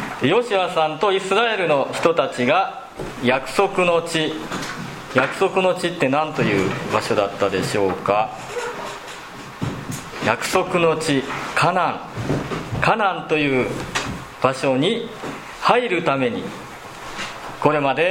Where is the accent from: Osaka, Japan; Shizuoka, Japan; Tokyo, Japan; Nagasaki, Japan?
Osaka, Japan; 先生も大阪で育って、香川でもアカンって言うかなダメなことをアカンって言いますけれども